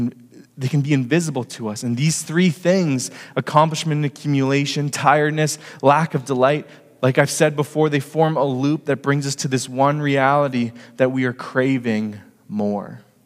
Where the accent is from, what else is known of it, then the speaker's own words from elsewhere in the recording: Edmonton, Alberta, Canada; now in Kamloops, Canada; I came from Edmonton. And so I need no say more about that. Because now I live in Kamloops and I look outside and there's already trees growing that I've never seen in my life because Edmonton is flat.